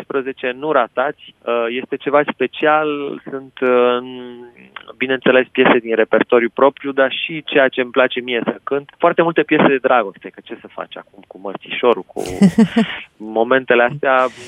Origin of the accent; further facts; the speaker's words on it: Iași, Iași County, Romania; În plus, sunt original din Iași